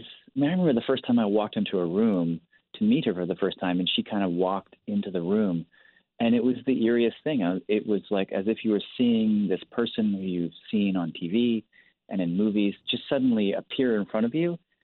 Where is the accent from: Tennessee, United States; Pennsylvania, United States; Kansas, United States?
Tennessee, United States; People where I grew up in Tennessee see somebody who's sort of wholesome, a woman of faith.